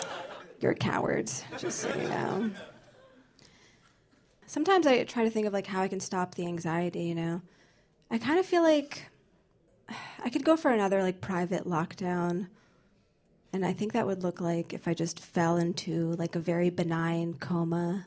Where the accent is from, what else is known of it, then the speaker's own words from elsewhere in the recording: New Jersey, United States; I understand, because I'm from New Jersey.